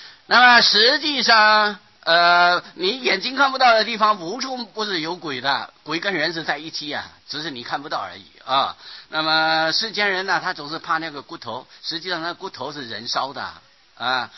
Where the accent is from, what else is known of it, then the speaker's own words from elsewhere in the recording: Pingtung County, Taiwan; 我们这个屏东乡下的要回去讲鬼哟